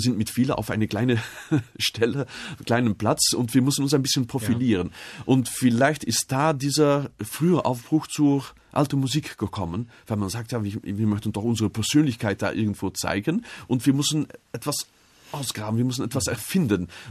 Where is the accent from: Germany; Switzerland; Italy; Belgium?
Belgium; Flanders; Also ich komme aus Flandern